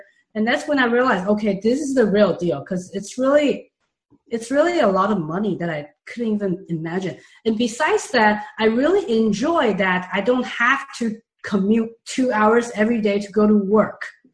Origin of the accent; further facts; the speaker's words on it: Taiwan; English is a second language; now in Los Angeles, United States; I'm originally from Taiwan, by the way.